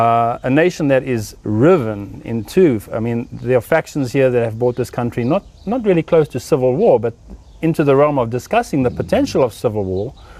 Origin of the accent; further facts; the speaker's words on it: Cape Town, Western Cape, South Africa; I come from Cape Town. Cape Town is a very beautiful city.